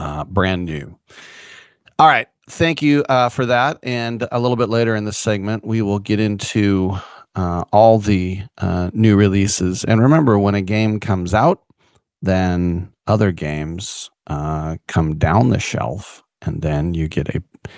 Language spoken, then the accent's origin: English; United States; That's American football because I'm American.